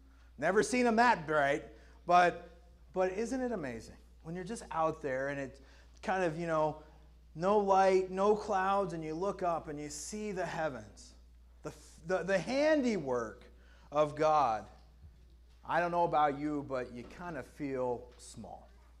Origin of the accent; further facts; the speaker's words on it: Houston, Texas, United States; You know, growing up in Houston, I loved taking those kind of days with the family to go down to the Johnson Space Center.